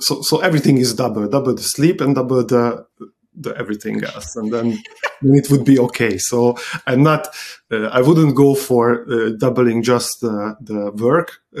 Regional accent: Budapest, Hungary; English is a second language; I am an architect from Budapest, Hungary.

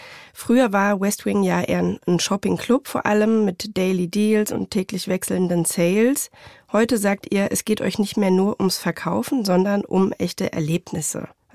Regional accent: Frankfurt, Hesse, Germany; Unter anderem ganz frisch hat einer in Frankfurt eröffnet, hier in meiner Heimatstadt.

